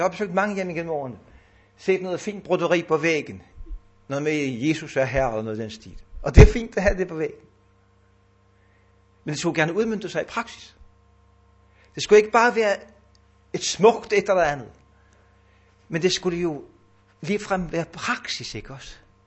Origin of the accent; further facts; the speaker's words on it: Capital Region of Denmark, Denmark; Ja, undskyld, jeg kommer fra Bornholm, der må man godt sige sådan.